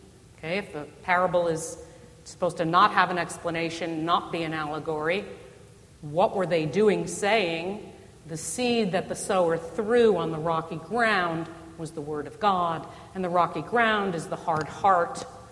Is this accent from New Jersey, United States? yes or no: yes; New Jersey, United States; I like that one better. I'm from New Jersey.